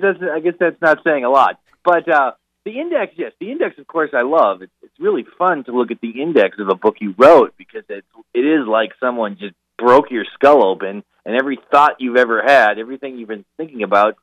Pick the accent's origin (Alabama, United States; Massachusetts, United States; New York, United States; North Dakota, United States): North Dakota, United States; You know, I come from North Dakota, and the creature we feared was the badger